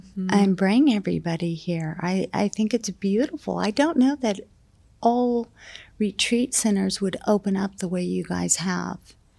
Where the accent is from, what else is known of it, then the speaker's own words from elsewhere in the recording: California, United States; I'm from California, so I consider the base of the spine the Mexico border, and the top of the spine the Washington border.